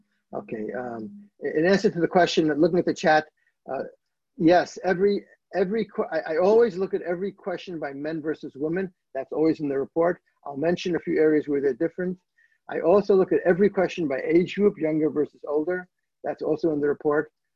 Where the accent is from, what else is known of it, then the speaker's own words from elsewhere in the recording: Flatbush, New York, United States; When I grew up in Flatbush